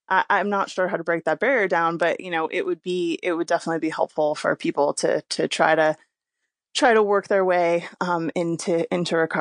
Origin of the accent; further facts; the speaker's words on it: United States; So we're definitely as a culture, as an American culture, we're definitely a lot, a lot more shame-based in terms of addiction.